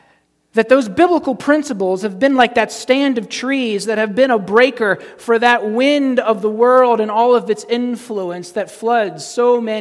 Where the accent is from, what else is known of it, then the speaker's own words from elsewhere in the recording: United States; I am filthy rich, and that's simply just because I'm American, not because I have a lot of money.